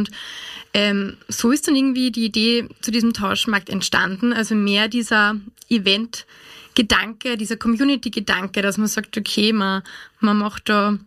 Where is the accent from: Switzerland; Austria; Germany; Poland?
Austria; Wieselburg, Lower Austria; Bin aus Wieselburg.